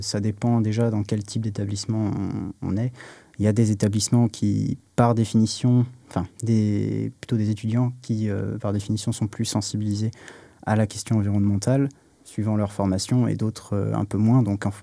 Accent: Rennes, Brittany, France; Donc pour le coup, moi, je suis rennais, donc c'est le territoire rennais.

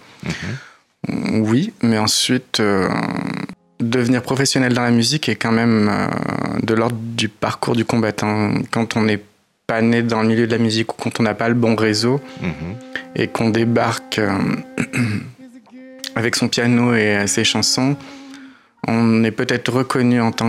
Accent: Clermont-Ferrand, Auvergne-Rhône-Alpes, France; born there; Mm-hmm. Je suis né à Clermont-Ferrand.

